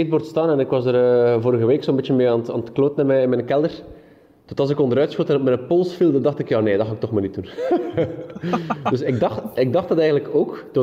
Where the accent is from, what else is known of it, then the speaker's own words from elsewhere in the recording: Belgium; Maar dat gaat natuurlijk niet als Belg